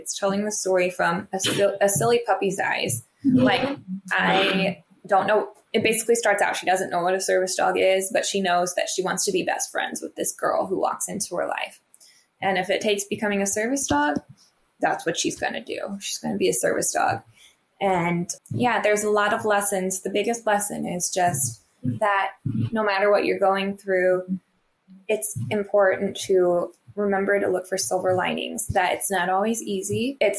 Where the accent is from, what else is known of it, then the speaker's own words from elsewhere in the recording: St. Louis, Missouri, United States; And so I'm from the St. Louis area, and I love dogs.